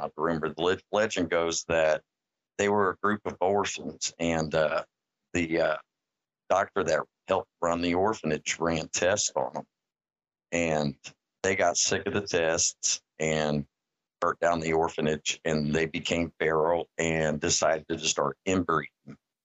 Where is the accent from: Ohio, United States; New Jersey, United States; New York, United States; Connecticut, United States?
Ohio, United States; Mostly, since I'm from Ohio, I really follow like the Loveland Frog.